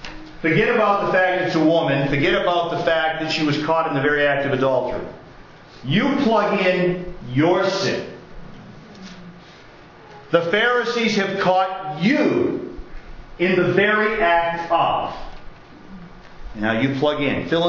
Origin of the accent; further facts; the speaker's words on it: Milan, New Hampshire, United States; Growing up in Milan, but Milan Dummer is my home.